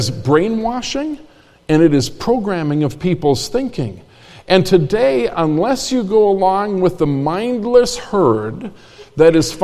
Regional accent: United States; It's my opinion, and I'm entitled to it because I'm an American, okay, and I'm a free thinker, okay?

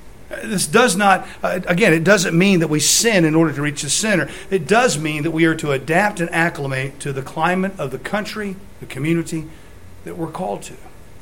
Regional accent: United States; You know, I'm an American.

